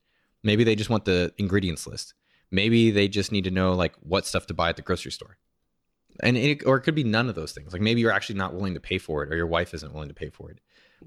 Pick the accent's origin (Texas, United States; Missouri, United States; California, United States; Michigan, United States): California, United States; San Jose; Yeah, I'm from San Jose.